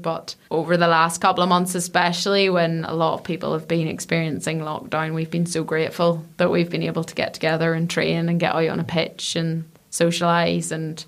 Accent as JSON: {"language": "English", "town": "Belfast", "region": "Northern Ireland", "country": "United Kingdom", "tie": "born or raised there", "said": "I'm born and bred in Belfast"}